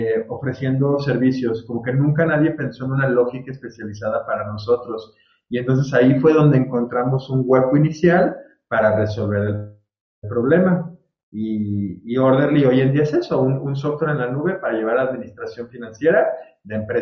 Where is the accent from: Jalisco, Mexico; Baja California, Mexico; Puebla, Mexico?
Jalisco, Mexico; Guadalajara; also born or lived in United States; Sí, yo soy aquí de Guadalajara, toda la vida de Guadalajara, aunque hice la carrera en Estados Unidos y trabajé por allá un par de años. Después de 6 años de estar allá, me regresé otra vez a Guadalajara y ya llevo aquí más de 10 años.